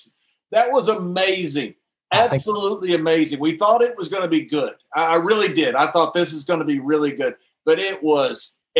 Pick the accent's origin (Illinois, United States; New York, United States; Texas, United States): Texas, United States; I'm from Texas. I don't do English well.